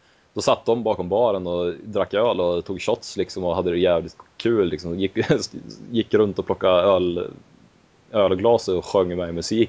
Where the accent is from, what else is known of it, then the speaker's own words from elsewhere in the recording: Hudiksvall, Gävleborg County, Sweden; man kan ju inte jämföra Stockholm och typ Hudiksvall där vi kommer ifrån.